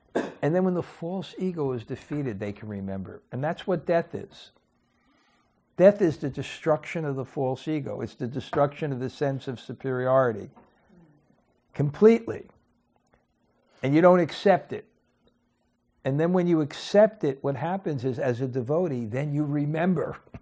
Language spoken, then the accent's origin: English; New York, United States; I know when I grew up in New York, if someone got defeated in a fight, he would never say he was defeated.